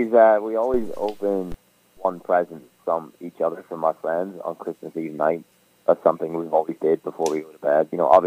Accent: Derry, Northern Ireland, United Kingdom; I am from Ireland, yeah. I'm from the north of Ireland, Derry City. So it's where I grew up, it's where the whole … originates. It's a great town.

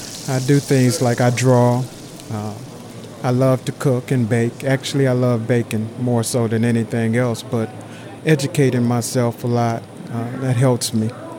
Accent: Detroit, Michigan, United States; I'm from Detroit, Michigan.

